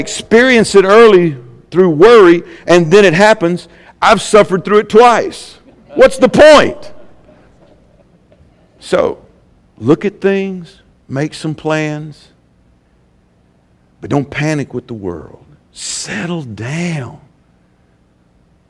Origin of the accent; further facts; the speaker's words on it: United States; I mean, I'm an American. I love this country.